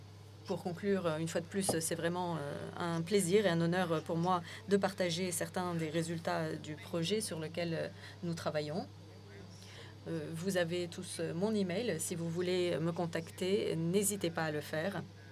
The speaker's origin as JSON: {"language": "French", "region": "Azores", "country": "Portugal", "said": "Donc moi je viens des Açores et nous avons justement cette expérience."}